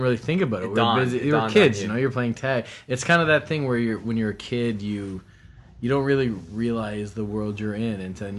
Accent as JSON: {"language": "English", "town": "Toronto", "region": "Ontario", "country": "Canada", "tie": "born or raised there", "said": "I grew up in Scarborough, Ontario, a suburb of Toronto."}